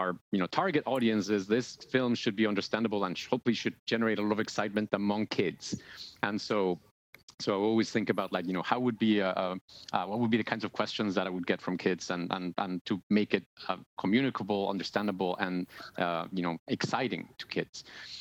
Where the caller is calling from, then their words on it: Davis, California, United States; So I'm beaming in from UC Davis.